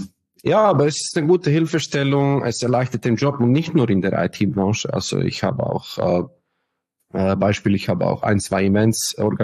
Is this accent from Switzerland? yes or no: yes; Switzerland